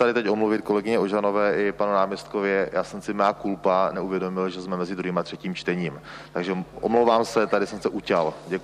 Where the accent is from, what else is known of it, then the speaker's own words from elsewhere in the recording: Moravia, Czechia; Jednak nepovažuji se jako Moravák za divoký východ.